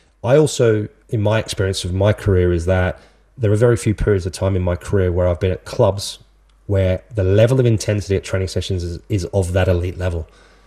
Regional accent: Australia; I class myself in a lot of ways also very European, but that doesn't detract and take away from the fact that I'm Australian

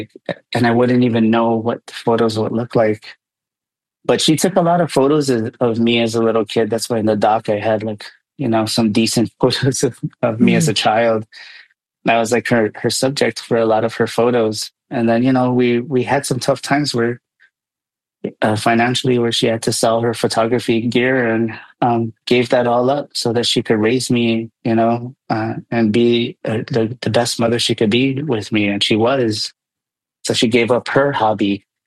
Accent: Guam; And here we are from Guam, like we're speaking the native tongue when we perform, but not so much when we're talking to each other.

